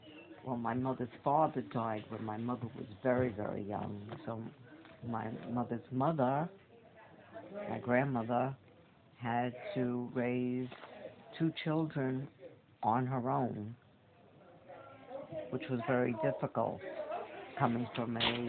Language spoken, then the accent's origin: English; Bronx, New York, United States; I grew up in the Bronx. We lived in an apartment building